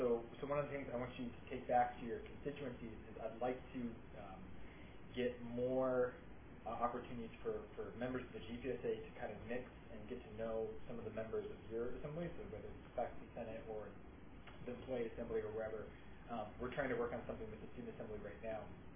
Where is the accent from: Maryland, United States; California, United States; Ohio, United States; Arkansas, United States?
Ohio, United States; also born or lived in Oxford, Ohio; I'm from Northwest Ohio originally. I don't say anything more specific because no one knows it. I went to Miami University in Oxford, Ohio for my undergrad